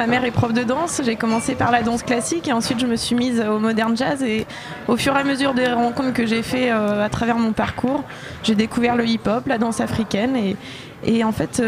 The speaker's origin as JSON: {"language": "French", "town": "Rennes", "region": "Brittany", "country": "France", "said": "C'est ça, je viens de Rennes."}